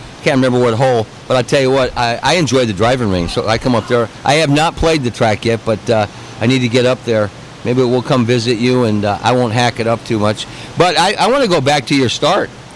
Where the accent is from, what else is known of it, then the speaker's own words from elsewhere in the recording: Des Moines, Iowa, United States; Well, I'm from Des Moines, Iowa, so I made the same.